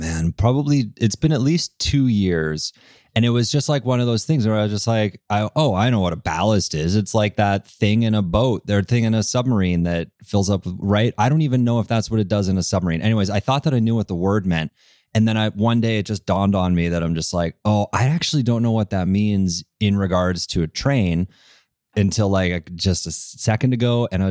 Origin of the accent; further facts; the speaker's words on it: Alberta, Canada; So again, we grew up in Alberta.